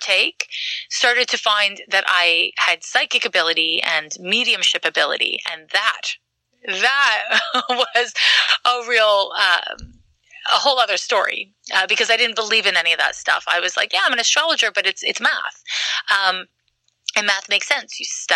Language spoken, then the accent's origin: English; Quebec, Canada; I'm from Quebec, and we have a different school system there.